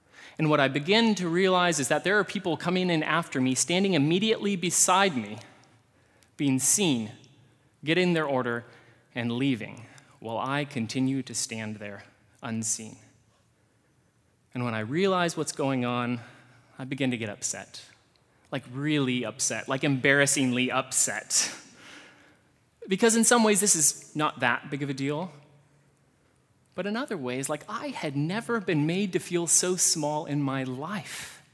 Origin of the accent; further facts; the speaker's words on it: Pacific Northwest, United States; But we're two kids from the Northwest. We don't know what we're doing.